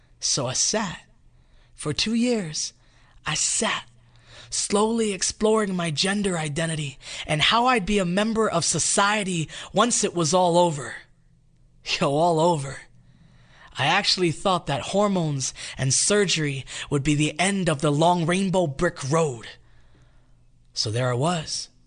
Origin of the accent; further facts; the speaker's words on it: Hawaii, United States; The first time I was called that, I was 16 growing up in Hawaii.